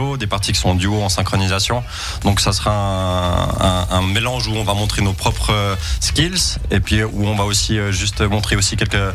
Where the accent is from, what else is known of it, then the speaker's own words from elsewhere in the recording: Switzerland; en tant que Suisse voilà c'est aussi un rêve